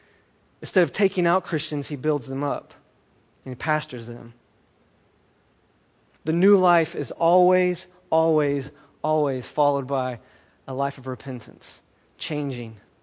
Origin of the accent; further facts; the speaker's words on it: the South, United States; and I'm from the South, okay, if you can't tell already. Some of my words come out wrong. I mean, we're from the, everybody is saved where I'm from.